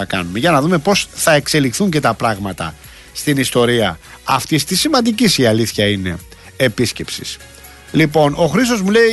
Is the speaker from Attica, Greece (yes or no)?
yes; Rafina, Attica, Greece; στην πατρίδα μου εκεί στη Ραφίνα.